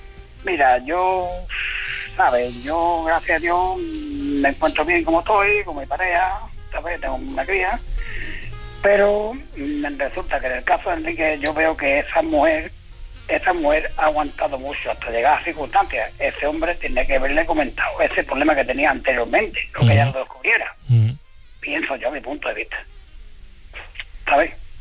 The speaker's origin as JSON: {"language": "Spanish", "town": "Conil de la Frontera", "region": "Andalusia", "country": "Spain", "said": "Yo, la edad que tengo 44 años, y yo he estado... Pues, yo soy de aquí, de un pueblo de Cádiz. Yo soy de Conil de la Frontera."}